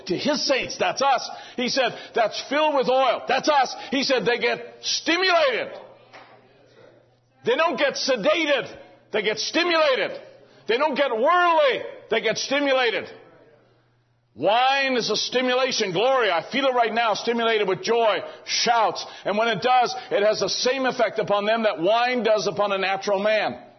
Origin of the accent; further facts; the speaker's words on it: United Kingdom; I'm British enough still to remember how the Black Watch would come down through our street whenever we'd have a parade.